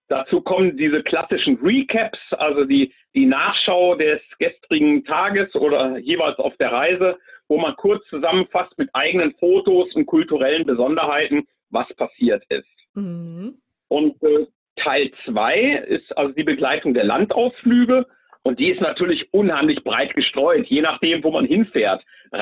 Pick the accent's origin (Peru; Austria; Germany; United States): Germany; Bielefeld, North Rhine-Westphalia; ich bin 55 mittlerweile schon, kaum zu glauben. Ich komme eigentlich aus Bielefeld in Ostwestfalen